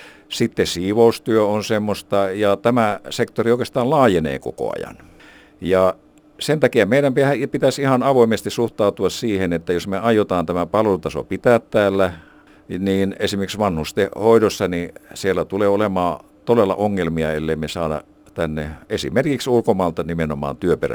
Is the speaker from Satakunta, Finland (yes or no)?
no; Alajärvi, South Ostrobothnia, Finland; kun mä oon Alajärveltä kotoisin, niin mä todella harrastin ruotsia siellä ja se on todella hyvä.